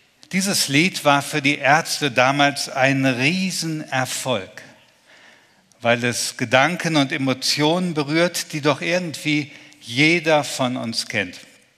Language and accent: German; Germany; In Westdeutschland, wo ich aufgewachsen bin